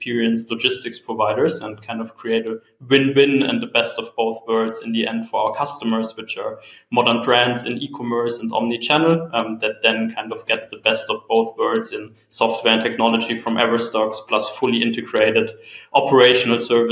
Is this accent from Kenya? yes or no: no; Freiburg, Baden-Württemberg, Germany; also born or lived in Mannheim; Yes, indeed, I grew up in Freiburg, then first moved to Mannheim for my university studies. So not too far from home first